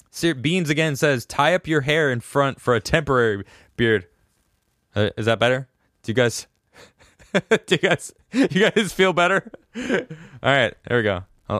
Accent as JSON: {"language": "English", "country": "United States", "said": "I'm no longer a Democrat. To be honest, I'm not a Republican. I'm just an American."}